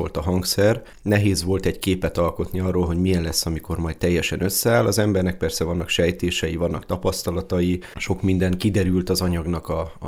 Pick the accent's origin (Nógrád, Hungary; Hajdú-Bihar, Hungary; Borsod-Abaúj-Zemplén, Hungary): Borsod-Abaúj-Zemplén, Hungary; Miskolc; Lenyűgözve álltam és hallgattam a templomi orgonát otthon Miskolcon, abban a templomban, ahova jártam